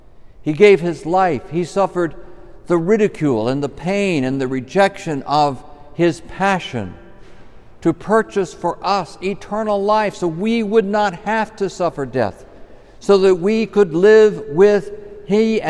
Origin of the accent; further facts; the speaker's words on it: Henderson, Texas, United States; We grew up together in Henderson, Texas. You're going to have to get a big map to find Henderson, Texas.